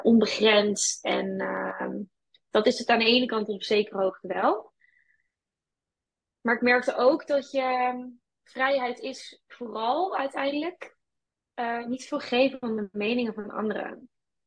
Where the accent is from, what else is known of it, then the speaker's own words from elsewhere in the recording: Netherlands; Wij als Nederlanders hebben heel vaak, hoe ik het ervaar, het idee dat we dus ook rust en ontspanning moeten verdienen.